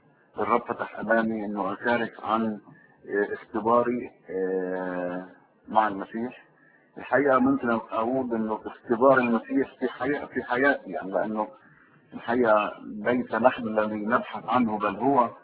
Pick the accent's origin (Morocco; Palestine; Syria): Palestine; Jerusalem; born there; انا من مواليد مدينة القدس. مدينة القدس اعتقد انه احلى مدينة في العالم